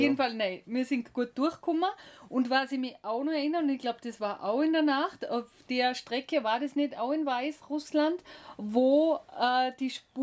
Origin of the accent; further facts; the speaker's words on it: Salzburg, Austria; now in Vorarlberg, Austria; sind los von Vorarlberg als erstes einmal nach Salzburg zu meinen Eltern, von dort, wo ich herkomme.